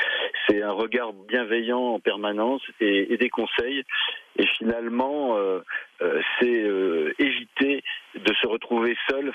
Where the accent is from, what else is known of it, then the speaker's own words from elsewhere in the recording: Grand Est, France; puisque moi je venais de Champagne.